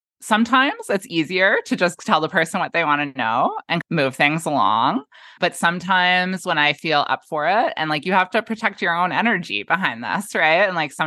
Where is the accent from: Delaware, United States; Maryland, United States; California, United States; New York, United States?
California, United States; Berkeley; I'm from Berkeley. I'm from California.